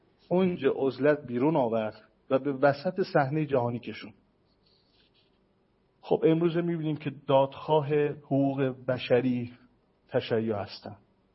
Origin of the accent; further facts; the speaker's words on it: Iran; من بهش میگفتم که از ایران هستم، حالا I am from Iran